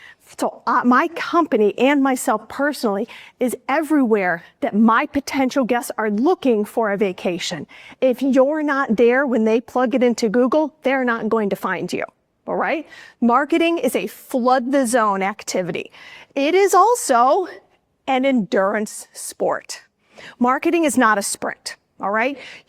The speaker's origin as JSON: {"language": "English", "town": "Cleveland", "region": "Ohio", "country": "United States", "said": "I'm American after all. For those of you who are from the States, I am from Cleveland and my family are Cleveland Browns fans."}